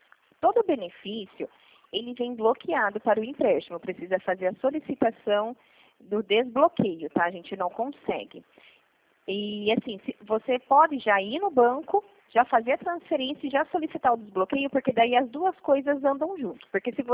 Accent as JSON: {"language": "Portuguese", "town": "Cordeirópolis", "region": "São Paulo", "country": "Brazil", "said": "eu sou de Cordeirópolis. Na verdade, eu sou uma vendedora externa. E aí, no momento, eu estou em Cordeirópolis hoje."}